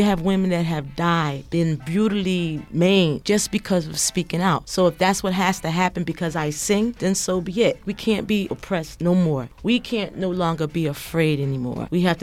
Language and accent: English; Philadelphia, Pennsylvania, United States; born there; I'm from the East Coast. I was born in Philadelphia.